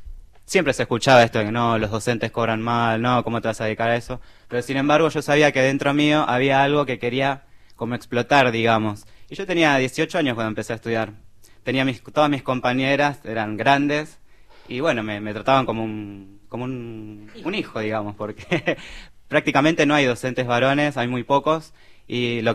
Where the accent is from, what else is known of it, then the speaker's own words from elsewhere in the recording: Corrientes, Argentina; born there; Yo nací en Corrientes.